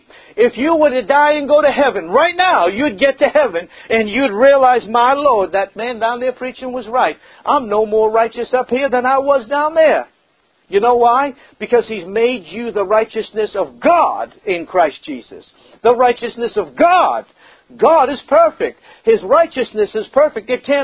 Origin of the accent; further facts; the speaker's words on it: Boston, Massachusetts, United States; also born or lived in Cambridge; I was just an old hippie boy growing up in Boston and Cambridge up there.